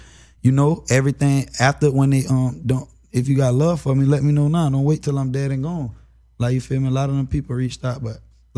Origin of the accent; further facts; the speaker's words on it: Florida, United States; I'm from Florida. He from Florida.